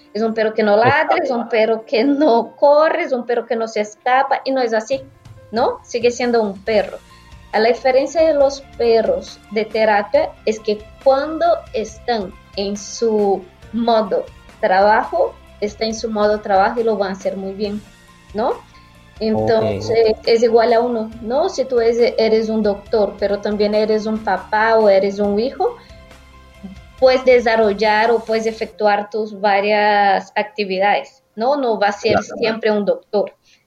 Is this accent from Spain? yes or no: no; Brazil; Spanish is a second language; moved away as an adult; now in Panama; creo que por mi acento ya lo saben, yo soy brasileña.